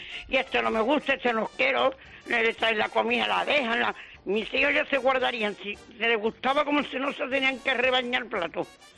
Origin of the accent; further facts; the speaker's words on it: Seville, Andalusia, Spain; moved away as an adult; now in Palma de Mallorca, Spain; Ahí he vivido yo, ahí nací, me casé, me bauticé. Me vine a Palma con 25 años, voy a cumplir 80.